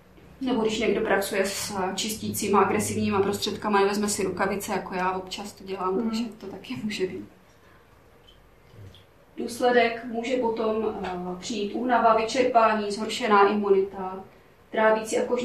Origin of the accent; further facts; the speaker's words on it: Velká Bíteš, Vysočina Region, Czechia; jsem z Velký Býtešek, kdo mě nezná.